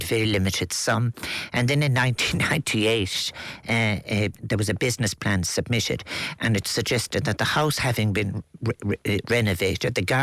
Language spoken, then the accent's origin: English; Limerick, Munster, Ireland; born there; I was born into quite some security when I was born in Limerick City.